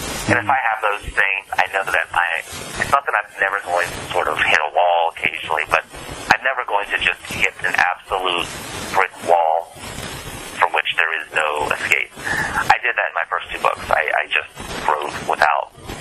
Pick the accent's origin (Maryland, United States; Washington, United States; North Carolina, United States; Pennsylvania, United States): North Carolina, United States; born there; I was. I was born in Iredell County.